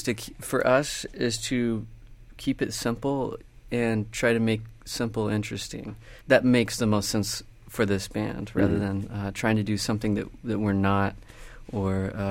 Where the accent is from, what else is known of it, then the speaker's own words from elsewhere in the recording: Oklahoma, United States; Where I grew up in Oklahoma, I was listening to a lot of Top 40.